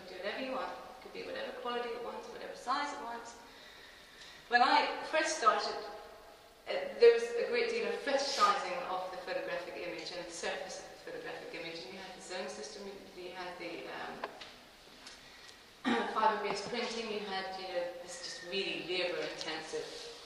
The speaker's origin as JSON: {"language": "English", "town": "Belfast", "region": "Northern Ireland", "country": "United Kingdom", "tie": "born or raised there", "said": "I grew up in Belfast and I saw everything."}